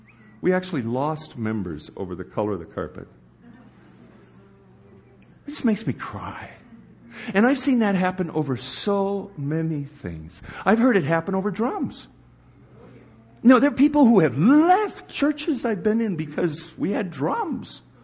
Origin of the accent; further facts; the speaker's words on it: San Diego, California, United States; Don't they know that I was raised in San Diego.